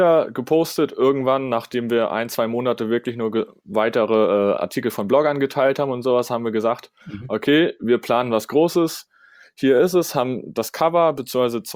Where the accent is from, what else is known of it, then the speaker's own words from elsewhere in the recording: Kiel, Schleswig-Holstein, Germany; wie du schon angekündigt hast, komme ich aus Kiel. Ich bin 23 Jahre jung